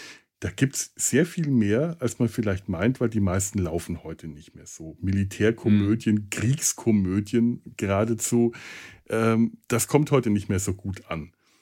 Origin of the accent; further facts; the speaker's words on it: Schweinfurt, Bavaria, Germany; Ich bin in Schweinfurt zur Schule gegangen.